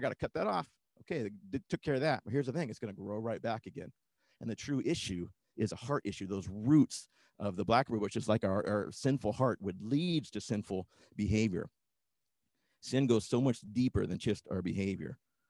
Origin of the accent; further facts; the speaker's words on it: Washington, United States; I grew up in Washington, and there are blackberry bushes everywhere in Washington.